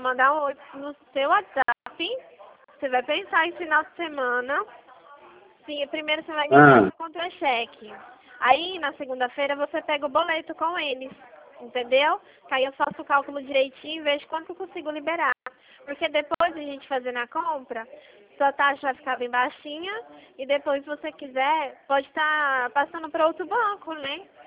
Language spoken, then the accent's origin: Portuguese; Goiânia, Goiás, Brazil; Eu sou daqui de Goiânia, uai.